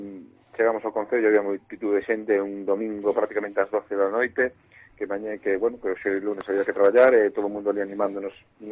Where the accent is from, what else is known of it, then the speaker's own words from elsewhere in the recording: Burela, Galicia, Spain; Non teño máis que palabras de agradecemento, son de Burela, e sei o que significa isto.